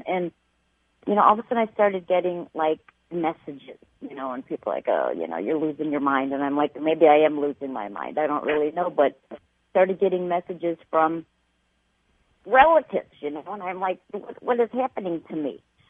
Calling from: Illinois, United States; Hi. I'm calling from Illinois.

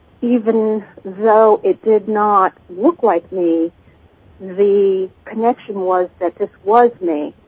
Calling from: Los Angeles, California, United States; I'm calling from Los Angeles.

